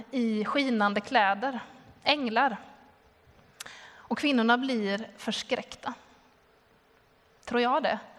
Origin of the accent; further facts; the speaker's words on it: Skåne, Sweden; Där jag kommer ifrån och där jag har varit de senaste dagarna på Österlen